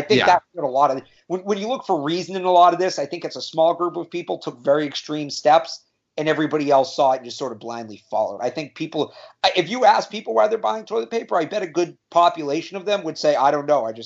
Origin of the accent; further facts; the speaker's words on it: Massachusetts, United States; So that's a lot of school vacations, because we're from Massachusetts, where we have that week in April off.